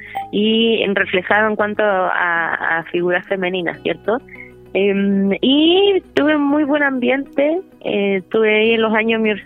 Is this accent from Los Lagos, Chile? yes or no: yes; Osorno, Los Lagos, Chile; Ah, yo soy de Osorno.